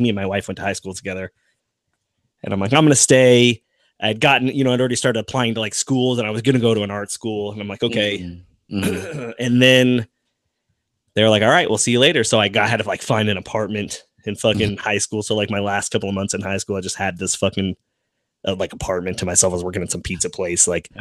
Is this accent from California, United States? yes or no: yes; Los Angeles, California, United States; So growing up in Los Angeles, plus I was young, for me, I mean, I don't want to say, I mean, obviously wherever you live shapes your life, but like it's shaped my whole life.